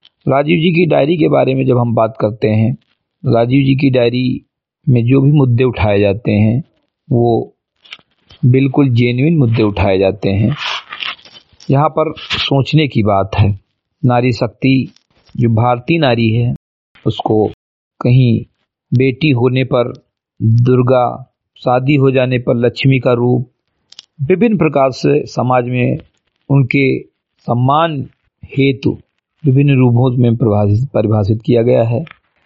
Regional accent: Bahraich, Uttar Pradesh, India; ग्राम सभा समिति घटी विकासखंड मेनपुरा जनपद बहराइच का मूल निवासी हूं

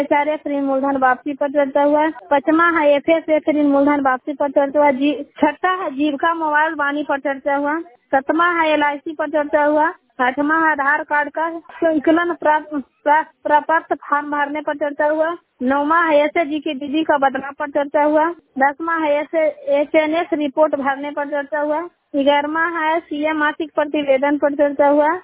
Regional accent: Bihar, India; मैं नालंदा जिला के रहने वाली हूँ।

